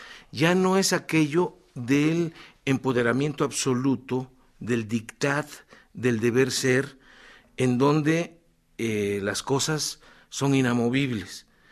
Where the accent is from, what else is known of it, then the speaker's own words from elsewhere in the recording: Mexico; el alma de los seres que somos mexicanos